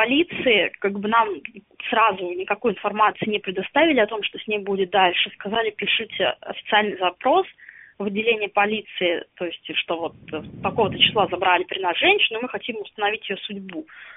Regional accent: Smolensk, Smolensk Oblast, Russia; Я сама родом из Смоленска, у меня там как бы все дворники во всех дворах русские.

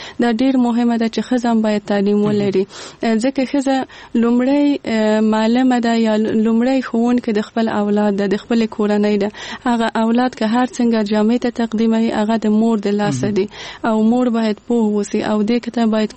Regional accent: Kabul, Afghanistan; born there; زه په کابل کې زیږیدلې یم

